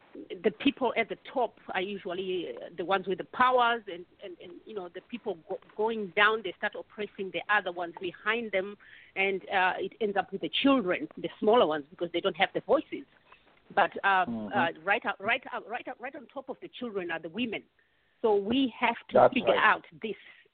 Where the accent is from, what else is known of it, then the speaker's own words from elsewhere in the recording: Zimbabwe; When we were growing up in Zimbabwe during the liberation struggle